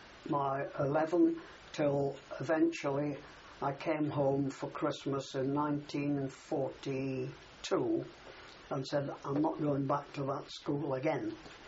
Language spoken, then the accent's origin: English; Cheadle Hulme, North West England, United Kingdom; born there; I was born in Cheadle Hume in Cheshire on the 8th of March 1924.